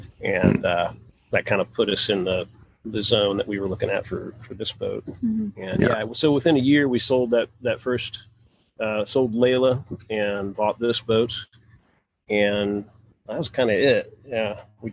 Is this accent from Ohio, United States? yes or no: yes; Ohio, United States; We're from Ohio, and we met sailing on a small lake in Ohio, racing boats, 25-foot, roughly, cruiser boats